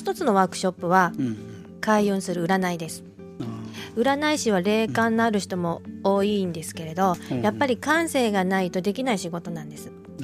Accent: Kyoto, Japan; 私は生まれも育ちも京都で、

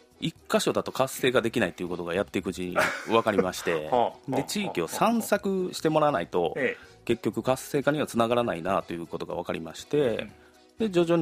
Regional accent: Kyoto, Japan; 僕が生まれ育ちましたのが、京都の上京区というところ で

